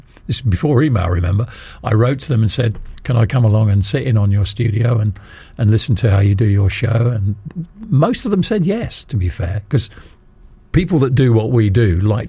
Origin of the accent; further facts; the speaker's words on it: East of England, United Kingdom; I grew up in Bedfordshire.